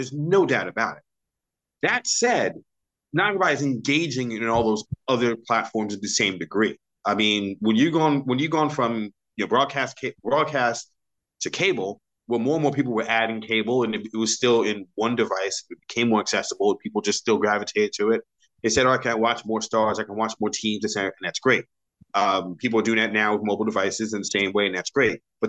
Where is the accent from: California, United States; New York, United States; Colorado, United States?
New York, United States; New York City; born and raised in New York City, I'm a Knicks masochist.